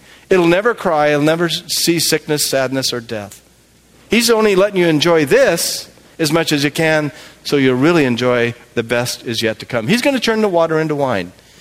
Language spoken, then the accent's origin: English; United States; As a white person, as an American, with my accent